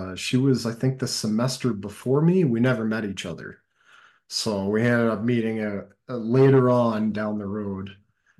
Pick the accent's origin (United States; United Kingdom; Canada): Canada; Whitby, Ontario; I grew up in suburbs of Toronto. I grew up in Whitby, Ontario.